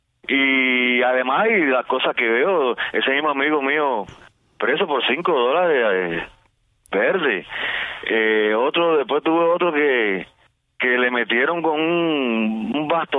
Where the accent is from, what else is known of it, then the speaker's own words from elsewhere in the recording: Cueto, Holguín, Cuba; born there; now in Camagüey, Cuba; Yo vivo ahora en Camagüey, pero yo nací en Cueto.